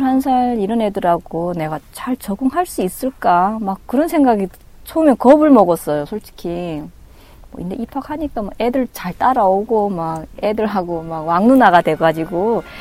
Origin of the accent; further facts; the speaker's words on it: North Korea; now in South Korea; 고향 이북이라 그러니까.